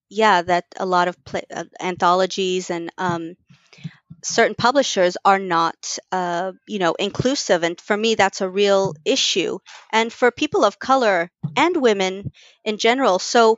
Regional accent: Texas, United States; and it's set in Texas. Which is my home state.

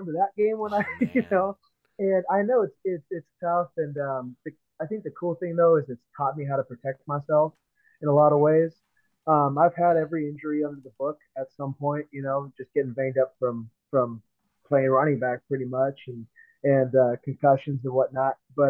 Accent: Seattle, Washington, United States; I'm a Seahawks man. I'm from Seattle originally.

